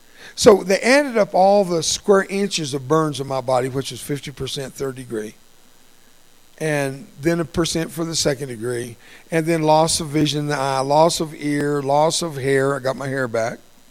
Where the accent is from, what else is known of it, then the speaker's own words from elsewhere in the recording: United States; first language Spanish; English is a second language; That's my first language was Spanish, by the way. I didn't speak English until I was 6 years old. I grew up on the border with Mexico.